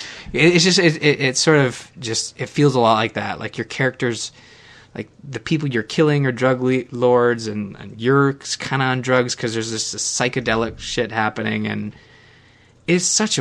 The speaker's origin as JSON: {"language": "English", "country": "Canada", "said": "Trust me, I am not a psychopath. I'm Canadian. We wouldn't hurt a fly."}